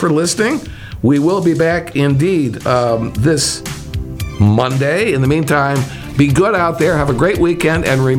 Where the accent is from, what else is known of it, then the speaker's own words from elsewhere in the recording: Chicago, Illinois, United States; because I'm from Chicago, and our stupid quarterback threw a pass almost right to a buck